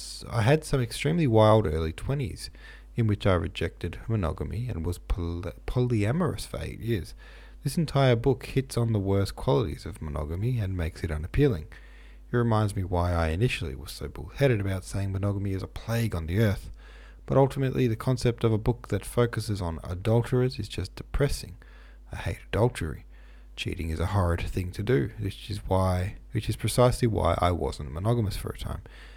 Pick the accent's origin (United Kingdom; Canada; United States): United Kingdom; accent: British RP; In fact, it's a British RP accent I was taught in school. So just imagine a pretentious, slightly posh Brit, and you get the gist of it.